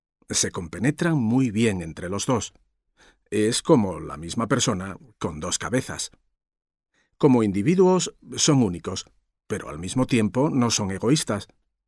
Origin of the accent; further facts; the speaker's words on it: Spain; Soy un actor español.